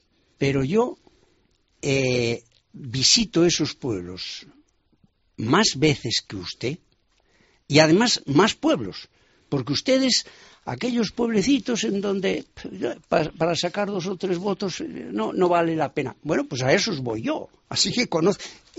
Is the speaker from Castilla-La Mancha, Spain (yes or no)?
no; Segovia, Castile and León, Spain; yo siempre que vengo a Segovia me encuentro bien, primeramente porque es mi patria chica. Y en segundo lugar, pues porque he estado aquí varios años como obispo